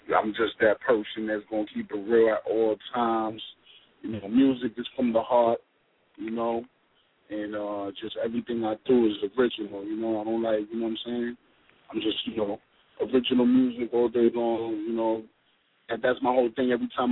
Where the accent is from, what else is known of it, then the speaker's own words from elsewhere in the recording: Harlem, New York, United States; But I'm originally born and raised from Harlem, but the family moved to Queens, you know what I'm saying?